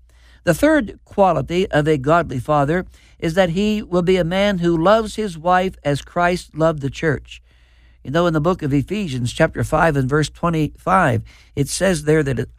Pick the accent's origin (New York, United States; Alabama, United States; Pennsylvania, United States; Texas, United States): Pennsylvania, United States; Mill Run; He was the postmaster in my little town that I grew up in back in Fayette County, Pennsylvania, a town called Mill Run.